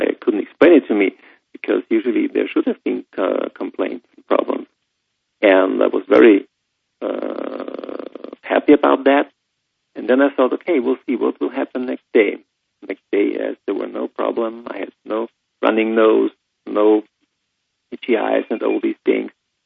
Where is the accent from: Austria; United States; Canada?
Austria; Linz, Upper Austria; English is a second language; community leader of a community near my hometown in Linz called me